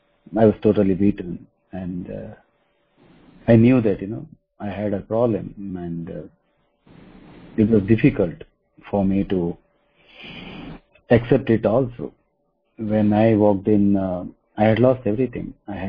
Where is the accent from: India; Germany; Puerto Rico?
India; Bangalore, Karnataka; I'm an alcoholic and I'm from India. I'm from Bangalore.